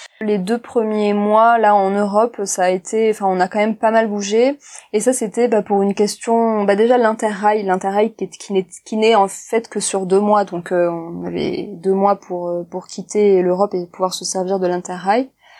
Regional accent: France; on ne nous laisse que 30 jours en tant que Français.

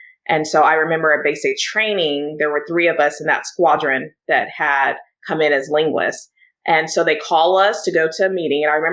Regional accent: California, United States; So out here, you know, we're in California, and I grew up in California

